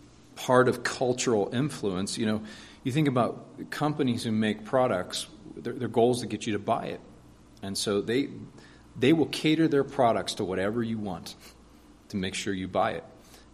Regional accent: East Coast, United States; I'm from the East Coast, and when I moved to Arizona to pastor an RP church there

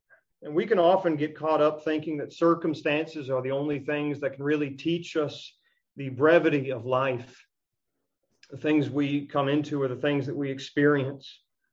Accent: United States; And I know for myself, personally, growing up in the United States, we live in a very prosperous land.

